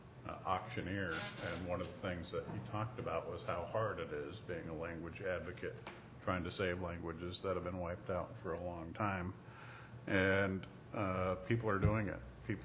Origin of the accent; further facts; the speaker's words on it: Ketchikan, Alaska, United States; I'm from Ketchikan, so the Rotary speaker was a local boy to me.